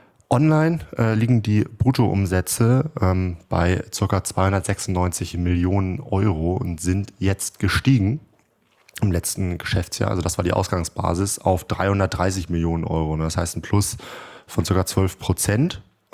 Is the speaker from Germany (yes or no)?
yes; Northern Germany, Germany; Ich als Norddeutscher kennen wir natürlich Wandern nicht so richtig.